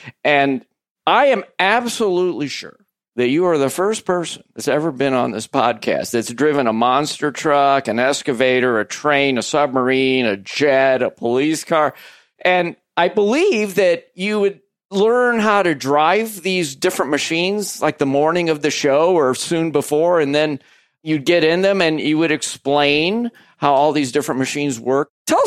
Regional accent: Indianapolis, Indiana, United States; I grew up in Indianapolis. And when I was growing up, Mario Andretti was my, you know, racing hero.

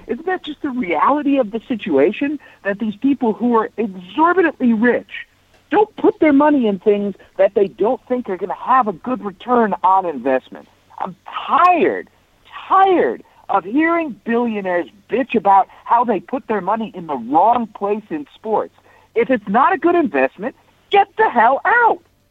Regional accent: Cleveland, Ohio, United States; I lived in Cleveland, Michael. I grew up in Cleveland.

